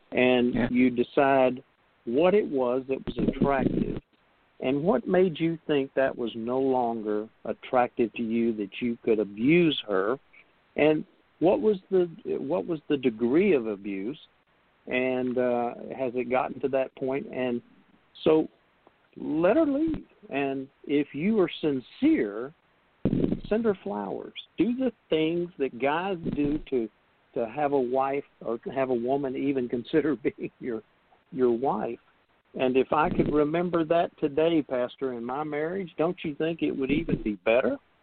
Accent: Texas, United States; because I'm a guy and I'm a Texan and I know everything.

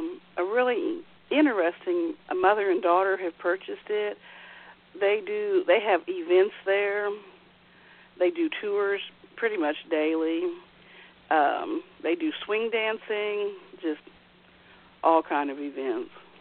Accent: St. Joseph, Missouri, United States; In my hometown where I was raised, St. Joseph, that is where the Pony Express began and where outlaw Jesse James met his end.

